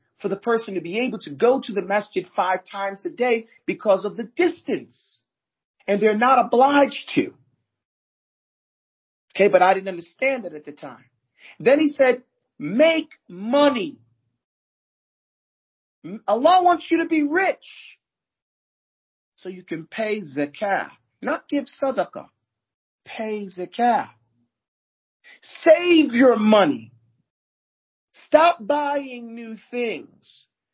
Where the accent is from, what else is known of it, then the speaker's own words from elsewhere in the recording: Brooklyn, New York, United States; also born or lived in Missouri; But that's only because I grew up in Brooklyn. And I lived in Missouri at the time.